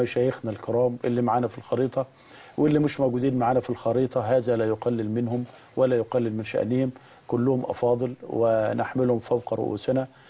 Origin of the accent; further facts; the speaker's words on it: Egypt; بلدنا مصر.